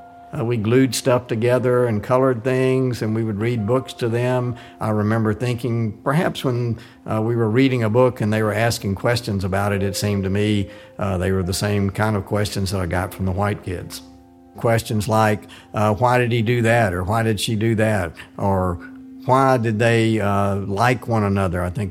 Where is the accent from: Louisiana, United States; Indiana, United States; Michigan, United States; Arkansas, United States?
Arkansas, United States; And I had never experienced that in growing up in Arkansas.